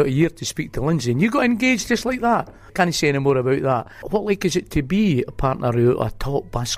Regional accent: Bonnyrigg, Scotland, United Kingdom

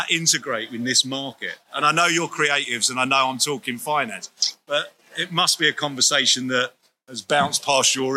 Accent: London, United Kingdom; I don't know if my accent gives it away, but I'm a Londoner.

